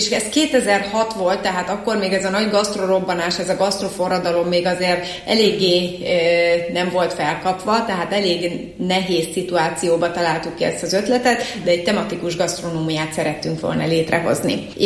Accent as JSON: {"language": "Hungarian", "town": "Miskolc", "region": "Borsod-Abaúj-Zemplén", "country": "Hungary", "tie": "born or raised there", "said": "Törzsgyökeres miskolci vagyok, és szeretem is azt mondani, hogy lokálpatrióta vagyok. Nagyon fontos számomra Miskolc, tényleg avasi gyerekként nőttem fel, és azt is nagyon szerettem, ahogy ott felnőttem."}